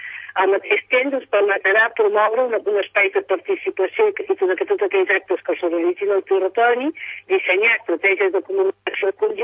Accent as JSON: {"language": "Catalan", "town": "Sabadell", "region": "Catalonia", "country": "Spain", "tie": "born there", "lives_now": "Sant Cugat, Spain", "said": "encara que jo visc aquí, Sant Cugat, soc sabadellenca de naixement, i sempre he sigut molt vallesana."}